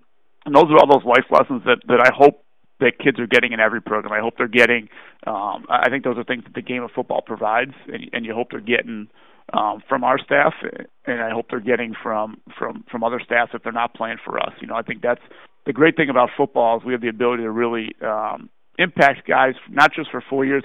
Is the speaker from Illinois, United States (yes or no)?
yes; Chicago, Illinois, United States; I grew up Irish Catholic in the Chicagoland area, so I was and am a diehard Notre Dame fan.